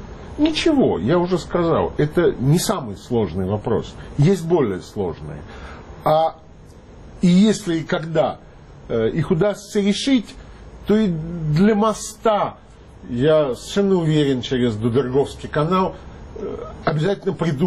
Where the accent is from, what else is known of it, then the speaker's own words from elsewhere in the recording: Saint Petersburg, Russia; Я, как вы уже сказали, Владимир, сам питерский, и это одна из важнейших моих самоидентификаций, хотя я давно не живу в Питере, но я, конечно, питерский.